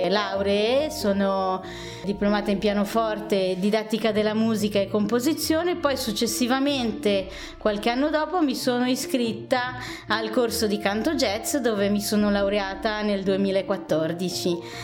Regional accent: Milan, Lombardy, Italy; born there; sono una donna di 48 anni, sono nata a Milano di origini sarde da entrambi i genitori

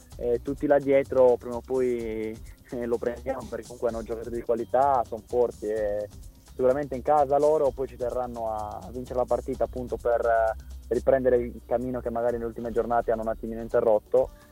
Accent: Sardinia, Italy; quindi sono un sardo, quindi è normale che sia una partita diversa.

